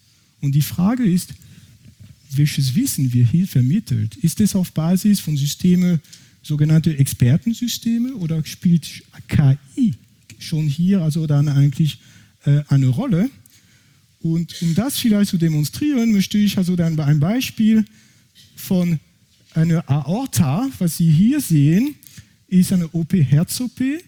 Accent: France; German is a second language; Ich bin, wie gesagt, ursprünglich aus Frankreich, das kann man wahrscheinlich von meinem Akzent nicht überhören.

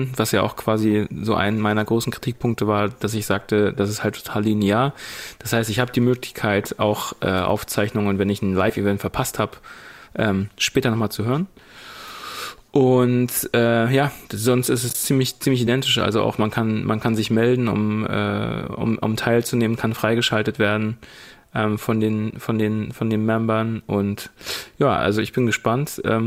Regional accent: Hamburg, Germany; wir sind ja auch beide aus Hamburg

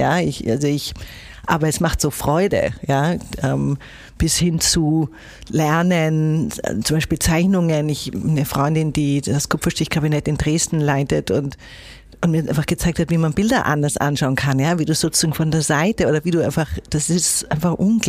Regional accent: Vienna, Austria; ich komme aus Wien. Es ist eine Kulturstadt, die einfach in jeder Phase, in jeder Ebene, die sie zu bieten hat, das immer auch mit verwoben ist.

